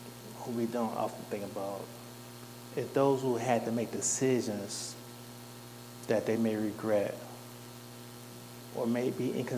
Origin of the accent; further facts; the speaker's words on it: United States; I know we grew up in the American school system, so we had this perception that, like, everything was great.